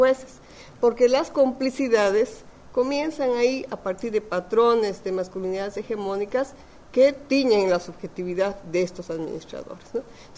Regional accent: Bolivia; yo vengo de Bolivia, perdón, que debí comenzar ahí … vengo de Bolivia

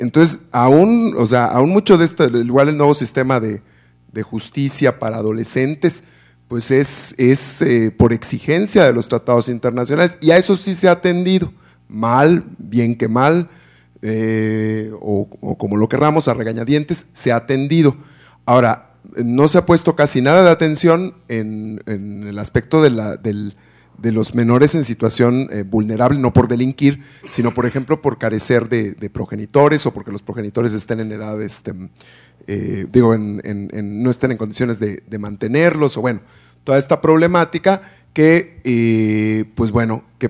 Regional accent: Yucatán, Mexico; Yo estudié en Yucatán, o sea, yo soy de Yucatán, estudié en Yucatán la carrera

